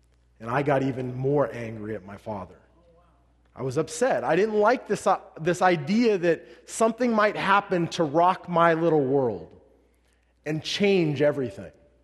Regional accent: North Highlands, California, United States; I grew up in a place called North Highlands.

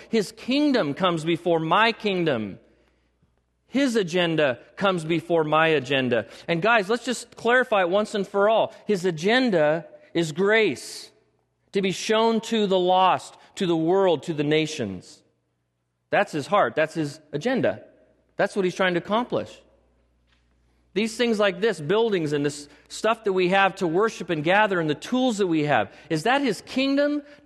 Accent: California, United States; Now, because I'm a Californian and I have rights

